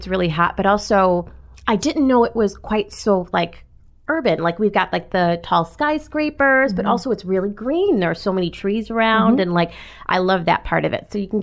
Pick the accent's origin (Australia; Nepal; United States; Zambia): United States; Pontiac, Michigan; moved away as an adult; also born or lived in Lansing; I came here by way of Lansing, Michigan, but I'm originally from Pontiac, Michigan. I'm Michigan born and raised. So this is actually my first job out of state.